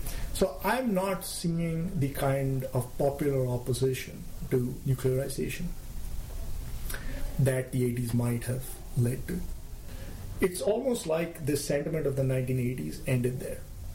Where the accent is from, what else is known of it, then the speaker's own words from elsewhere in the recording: India; I'm from India, and I was in India when the nuclear testing occurred, but, in 1998.